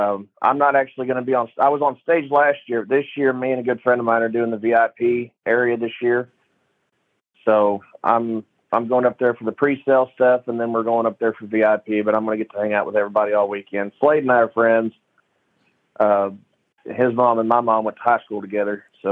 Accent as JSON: {"language": "English", "town": "Amarillo", "region": "Texas", "country": "United States", "tie": "born there", "said": "So I was born in Amarillo, Texas. I'm 35 years old, and I'll be 36 in a few months."}